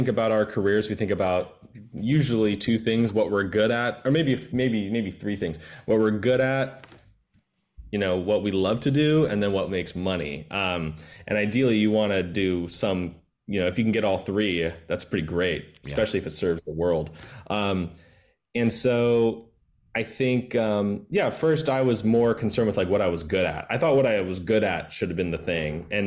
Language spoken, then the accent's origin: English; San Diego, California, United States; Very fond memories of growing up in San Diego. It's a beach town. You can see the ocean from my parents' house.